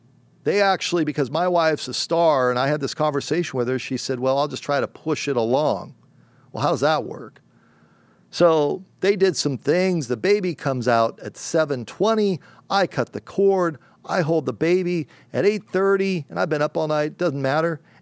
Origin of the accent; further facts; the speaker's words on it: California, United States; I grew up in Southern California. They are the L.A. Rams.